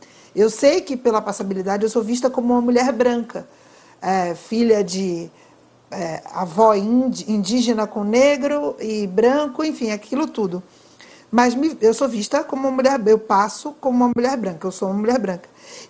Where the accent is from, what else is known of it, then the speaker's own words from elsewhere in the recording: Bahia, Brazil; Você começou citando que eu sou baiana